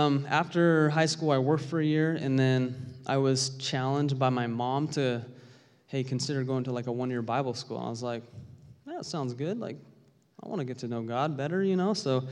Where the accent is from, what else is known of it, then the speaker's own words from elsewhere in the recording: United States; my testimony's normal just in the sense that I grew up in America. I'm not a missionary kid.